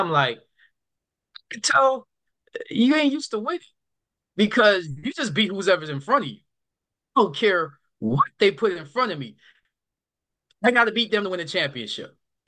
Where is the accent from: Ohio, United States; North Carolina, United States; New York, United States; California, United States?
New York, United States; now in Memphis, United States; I'm a New Yorker. And if you know anything about New Yorkers, we're everywhere.